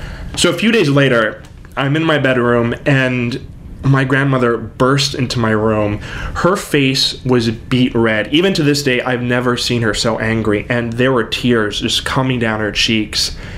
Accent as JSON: {"language": "English", "town": "Corpus Christi", "region": "Texas", "country": "United States", "tie": "born or raised there", "said": "I grew up in Corpus Christi, Texas. My mom and dad divorced when I was 2 years old, and my sister and I were raised by my grandmother."}